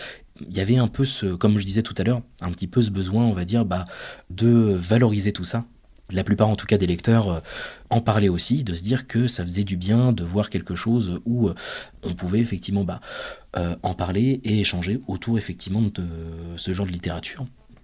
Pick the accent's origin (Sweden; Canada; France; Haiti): France; Arras, Hauts-de-France; vu que j'ai passé une grosse partie de mon enfance sur Arras.